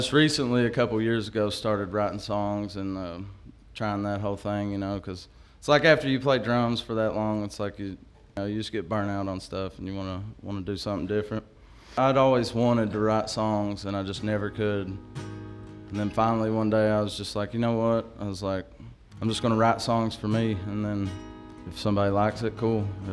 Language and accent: English; Stanton, Kentucky, United States; now in Irving, United States; You all know that. I live in Irving, Kentucky. I'm actually from Stanton.